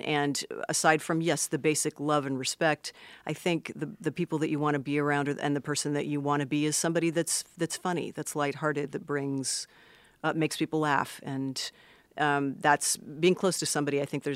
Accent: Los Angeles, California, United States; born there; Actually, I was born in Los Angeles proper. And I want to punch my hip card here. So I was actually born in what is now known as Silver Lake.

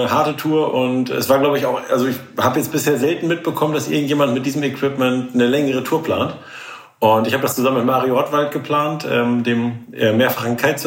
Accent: Norderney, Lower Saxony, Germany; Ich wohne jetzt 900 Meter vom Wasser entfernt. Das ist so ein bisschen meine alte Inselheimat, kommt da wieder durch. Ich bin ja auf Norderney aufgewachsen und da war die Entfernung zum Wasser ähnlich.

